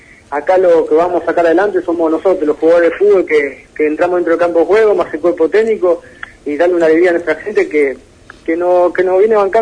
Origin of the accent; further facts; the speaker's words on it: Uruguay; now in Santa Fe, Argentina; porque no digamos que yo soy uruguayo, la vengo a pelear y a remar acá